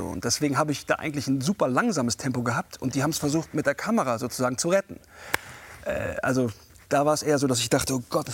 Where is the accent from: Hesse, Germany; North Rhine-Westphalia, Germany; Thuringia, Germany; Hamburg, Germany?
Hamburg, Germany; ich komme aus Bramfeld, aber ich bin relativ früh, habe ich angefangen, meine Jugend eigentlich hauptsächlich in Steilshoop zu verbringen.